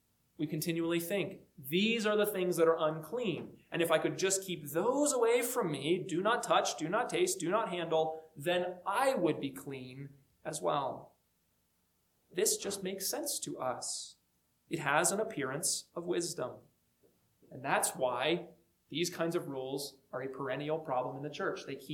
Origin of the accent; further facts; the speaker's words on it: Pennsylvania, United States; I have always been thankful that I grew up around the Amish in Pennsylvania